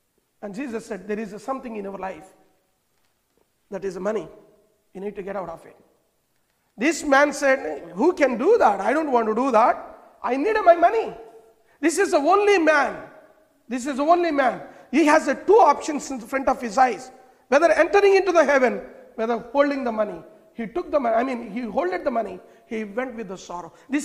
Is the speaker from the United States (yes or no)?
no; India; Well, I came from India.